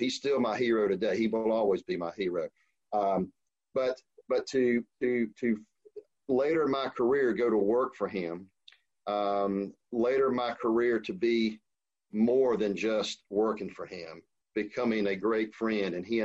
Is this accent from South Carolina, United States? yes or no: yes; Darlington, South Carolina, United States; I grew up 1 mile outside of Darlington Raceway, which, again, iconic venue, the first super speedway in NASCAR.